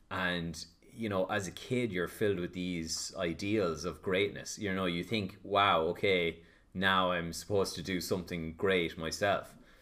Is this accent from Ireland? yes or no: yes; Longford, Leinster, Ireland; And, you know, growing up in Longford and watching E! True Hollywood Story